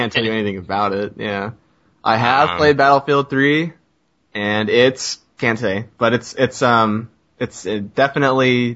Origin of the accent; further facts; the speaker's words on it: United States; I'm an American. I don't pay attention to that.